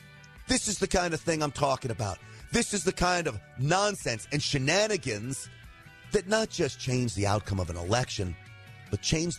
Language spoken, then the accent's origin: English; New York, United States; I grew up in New York. I was working for WNBC at the time.